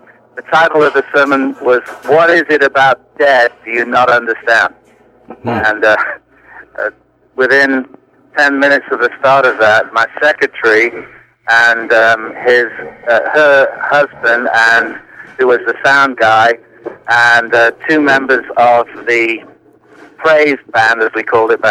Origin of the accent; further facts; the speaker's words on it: England, United Kingdom; Well, I come from England